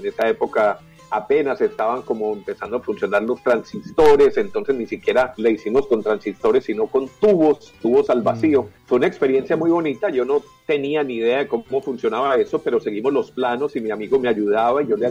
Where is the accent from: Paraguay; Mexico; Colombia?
Colombia; Medellín, Antioquia; yo nací en Medellín, soy bastante paisa, pero bueno, mi papá era paisa también, de hecho venimos de, de nuestra herencia es de arrieros.